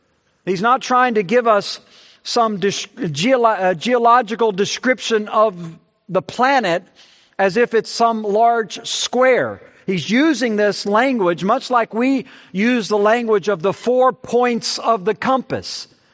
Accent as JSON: {"language": "English", "region": "Gulf Coast", "country": "United States", "tie": "born or raised there", "said": "I lived through those as a child growing up on the Gulf Coast"}